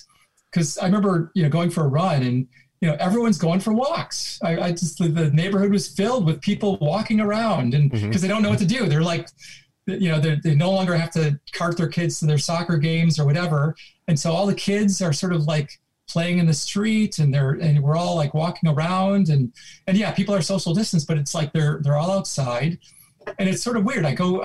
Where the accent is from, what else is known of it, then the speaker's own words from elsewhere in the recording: Wisconsin, United States; growing up in Wisconsin, I thought it was a pain when my parents asked me to sort of like go weed the yard